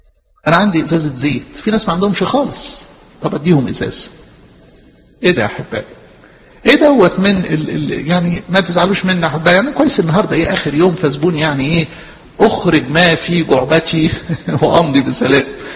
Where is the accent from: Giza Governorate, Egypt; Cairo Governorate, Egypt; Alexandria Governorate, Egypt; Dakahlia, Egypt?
Alexandria Governorate, Egypt; Alexandria; وانتوا عارفين يعني عندنا في اسكندرية ممكن تلاقي الناس الغلابة